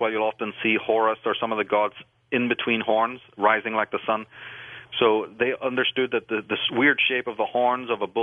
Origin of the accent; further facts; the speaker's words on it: Ireland; growing up in Ireland taught me this, is things become very lucid